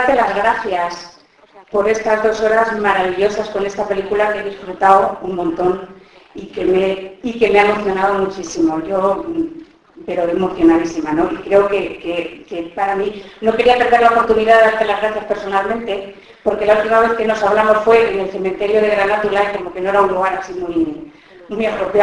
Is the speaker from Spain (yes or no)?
yes; Puertollano, Castilla-La Mancha, Spain; Mira, vengo de Puerto Llano